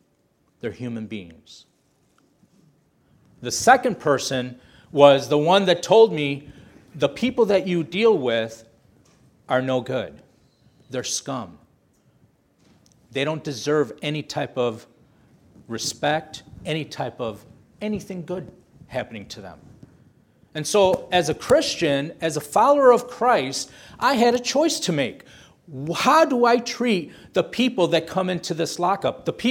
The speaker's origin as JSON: {"language": "English", "town": "Blue Island", "region": "Illinois", "country": "United States", "tie": "born or raised there", "said": "So, and what's interesting, I grew up not too far from here. I grew up in Blue Island."}